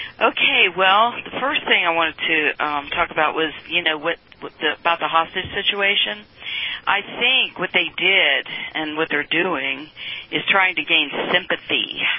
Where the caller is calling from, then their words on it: Louisville, Kentucky, United States; And I'm from Louisville.